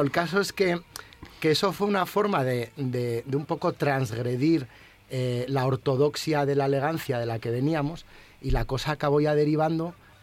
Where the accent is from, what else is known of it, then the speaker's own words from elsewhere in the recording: Gijón, Asturias, Spain; Yo soy de Gijón.